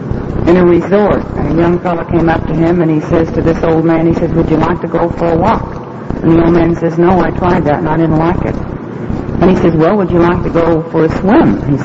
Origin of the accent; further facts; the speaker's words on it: Bible Belt, United States; And as far as my environment is concerned, I was raised in the Bible Belt and went to the Baptist Church